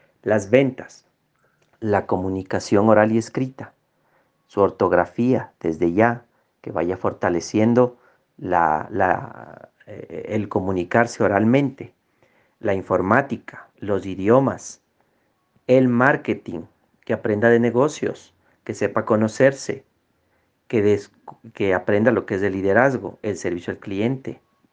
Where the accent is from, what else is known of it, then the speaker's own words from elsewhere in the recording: Ecuador; Yo tuve la oportunidad hace algunos años, en mi país de Ecuador, ser contratado para dictar a nivel nacional